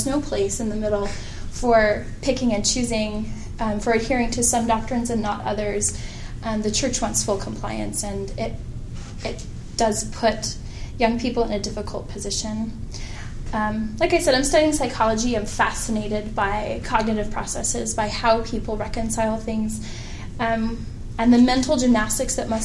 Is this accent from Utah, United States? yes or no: yes; Utah, United States; moved away as an adult; also born or lived in Seattle / Flagstaff; I was born and raised in Utah County, but at age 19, I moved to Seattle, Washington